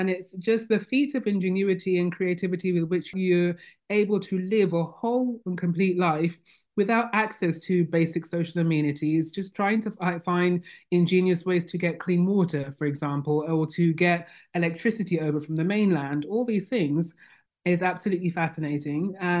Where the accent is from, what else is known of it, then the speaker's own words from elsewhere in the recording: Nigeria; born there; I was born in Nigeria.